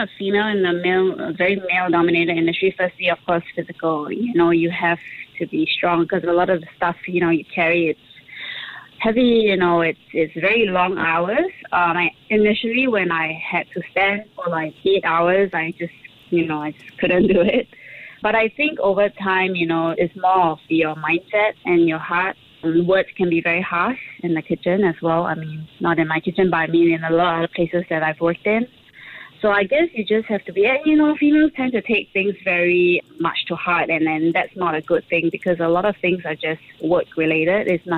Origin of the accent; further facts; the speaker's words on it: Singapore; being a Singaporean, I just wanted to take what I've learned abroad back here and just start something.